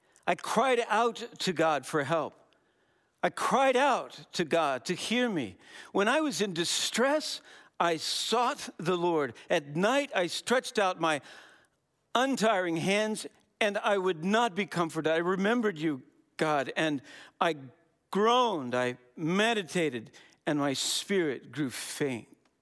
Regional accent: Wisconsin, United States; we're from Wisconsin. You know, we're like tough.

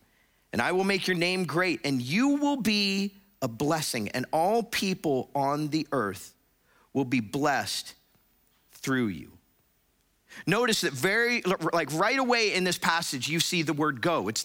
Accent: Florida, United States; Surprise, surprise, I'm from Florida. That's like the orange juice capital of the United States of America. We had an orange tree growing on the side of our house when I was growing up.

